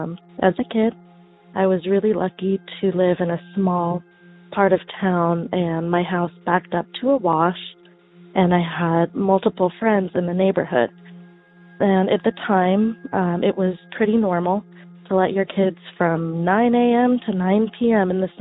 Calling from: Tucson, Arizona, United States; I'm calling from Tucson, Arizona.

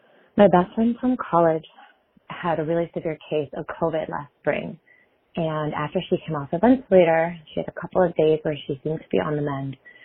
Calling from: San Diego, California, United States; I'm calling from San Diego.

